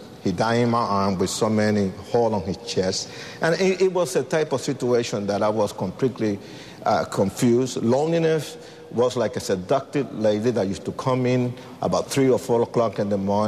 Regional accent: Puerto Rico; born there; I was born in Puerto Rico. I was born in a witchcraft home.

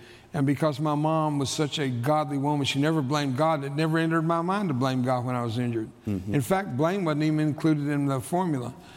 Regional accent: Texas, United States; first language Spanish; English is a second language; I grew up in South Texas. My mother was perfect health till I was born.

